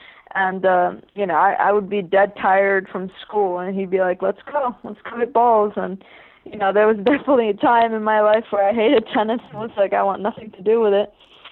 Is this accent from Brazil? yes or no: no; Ecuador; Well, I was born in Ecuador.